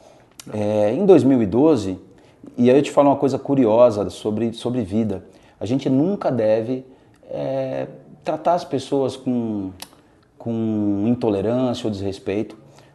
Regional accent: Natal, Rio Grande do Norte, Brazil; eu sou lá do Rio Grande do Norte, Natal.

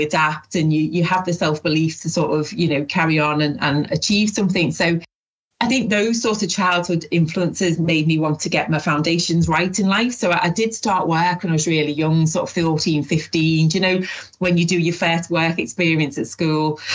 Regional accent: Liverpool, North West England, United Kingdom; also born or lived in Ireland; I was adopted from Ireland over to Liverpool

